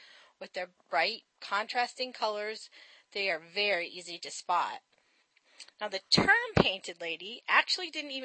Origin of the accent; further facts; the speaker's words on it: Connecticut, United States; My hometown in Connecticut has quite a few as it was established around the early 1900s.